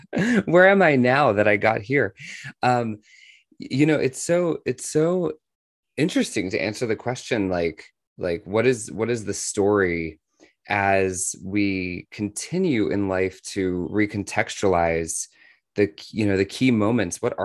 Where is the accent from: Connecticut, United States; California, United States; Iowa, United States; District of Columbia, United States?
District of Columbia, United States; Washington; born there; I was born in the United States. I was actually born in Washington, D.C., and my grandparents on my dad's side, they came from Ireland. So I come from Irish immigrants.